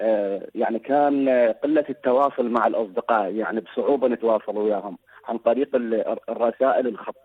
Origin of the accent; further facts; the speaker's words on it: Iraq; هو إحنا عندنا بالعراق يعني أكو مثلا عندنا بمحافظة نيسان البث يعني ما قاعد يعني بث ضعيف